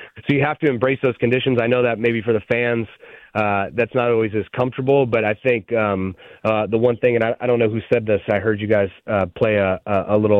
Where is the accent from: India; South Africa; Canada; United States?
United States; Cleveland, Ohio; football weather and growing up in Cleveland, that's when it snows, that's when you want to go be playing football.